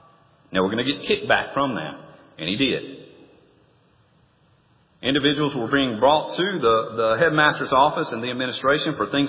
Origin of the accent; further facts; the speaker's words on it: Mississippi, United States; I can remember growing up in May. May is when we cut our hay in South Mississippi.